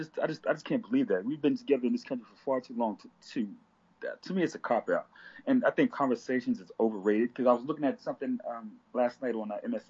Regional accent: South Carolina, United States; also born or lived in Washington, D.C.; And I was raised in Low Country, South Carolina, in Washington, D.C.

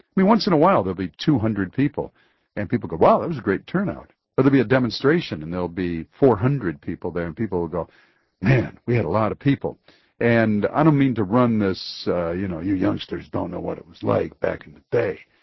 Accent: Detroit, Michigan, United States; Or if you're listening in Detroit, on my hometown, on WDTW

